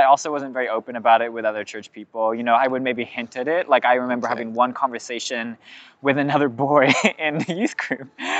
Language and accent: English; California, United States; Lots of people where I grew up in California, that happened to them.